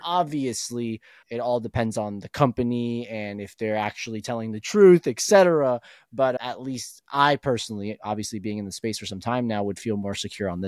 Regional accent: Colombia; I've gone to Colombia, right? I'm originally from Colombia

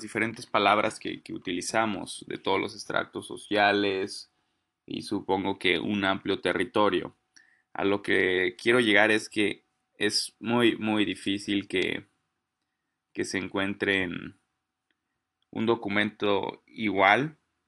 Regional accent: Mexico; nada más nosotros utilizamos como mexicanos de una región

